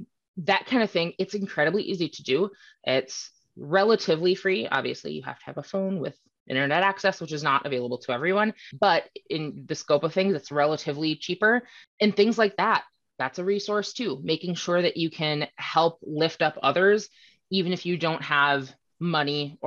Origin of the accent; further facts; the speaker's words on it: Prior Lake, Minnesota, United States; I grew up in Prior Lake, Minnesota, in an area that is relatively wealthy compared to, even other areas I've lived in my life.